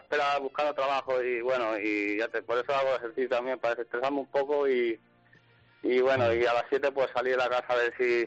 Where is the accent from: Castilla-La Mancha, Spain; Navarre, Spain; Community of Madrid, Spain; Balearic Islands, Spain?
Balearic Islands, Spain; De Mallorca.